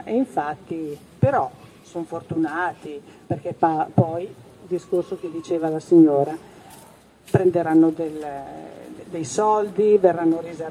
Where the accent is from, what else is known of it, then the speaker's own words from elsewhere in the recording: Veneto, Italy; born there; moved away; io sono nata in provincia di Treviso